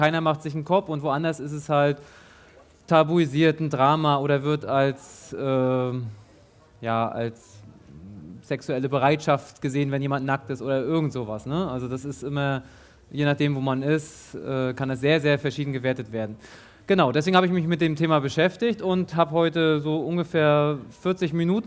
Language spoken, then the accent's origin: German; Rostock, Mecklenburg-Vorpommern, Germany; bin aus Rostock und hier in Ostdeutschland groß geworden.